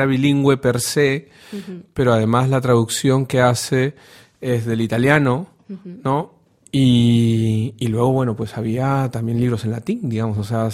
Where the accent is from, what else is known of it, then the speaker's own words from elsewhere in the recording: Peru; Claro, desde América, lo digo como peruano, digamos, ¿no?